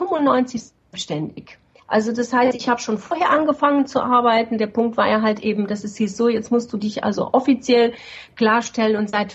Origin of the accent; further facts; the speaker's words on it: Slovenia; Ich bin übrigens in Jugoslawien aufgewachsen, in ehemalig Jugoslawien, heute ist es Slowenien.